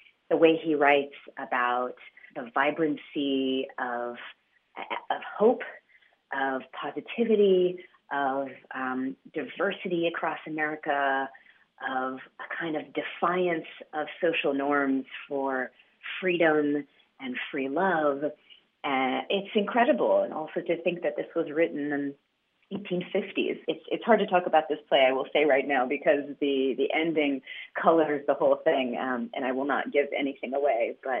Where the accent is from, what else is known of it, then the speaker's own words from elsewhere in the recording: Atlanta, Georgia, United States; I grew up in Atlanta, Georgia. And, I didn't grow up going to Broadway.